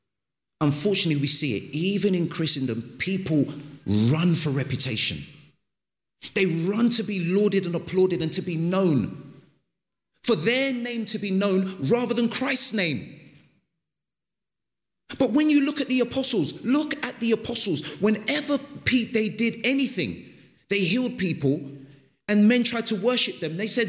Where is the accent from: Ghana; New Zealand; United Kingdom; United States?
Ghana; I'm from Africa, Ghana, West Africa. And the country I'm in, my goodness, titles mean everything.